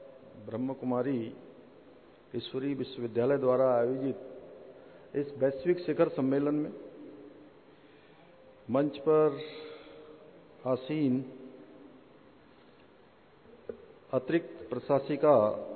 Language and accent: Hindi; Uttarakhand, India; मैं उत्तराखंड राज्य से आता हूं और उत्तराखंड राज्य जिसको देवों की भूमि कहा जाता है